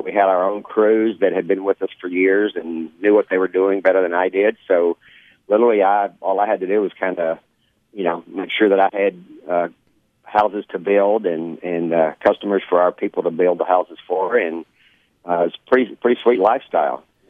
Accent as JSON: {"language": "English", "town": "Abilene", "region": "Texas", "country": "United States", "said": "I'm from Abilene, Texas, and I was actually going. I had already put my name in to run for mayor."}